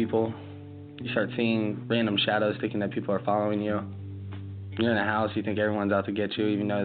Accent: Tucson, Arizona, United States; I'm 22 years old. I'm from Tucson, Arizona.

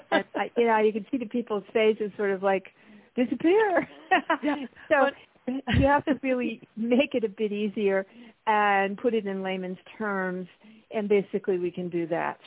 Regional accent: New York City, New York, United States; also born or lived in Hong Kong; I was born in New York City, and was raised in an Irish family, and that is went to school back east.

